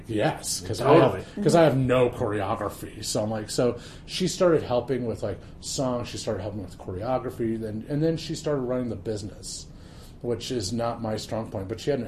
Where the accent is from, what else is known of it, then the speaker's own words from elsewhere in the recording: Colorado, United States; also born or lived in Chicago; I'm from Colorado, so I'm used to 300 days of sunshine a year.